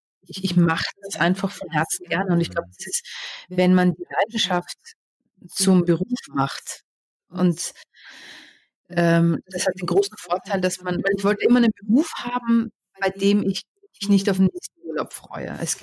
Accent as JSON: {"language": "German", "country": "Austria", "also_born_or_lived": "England", "said": "ich war Österreicherin"}